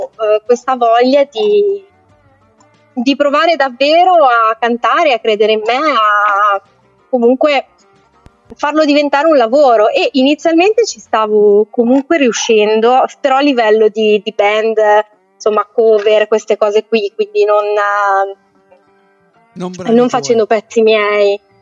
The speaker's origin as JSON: {"language": "Italian", "town": "Milan", "region": "Lombardy", "country": "Italy", "said": "io vengo da Milano"}